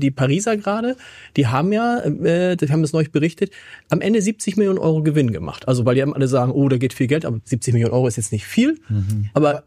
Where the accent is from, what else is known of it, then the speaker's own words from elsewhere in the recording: Hamburg, Germany; wenn man durch die Gegend fährt und sagt, ich komme aus Hamburg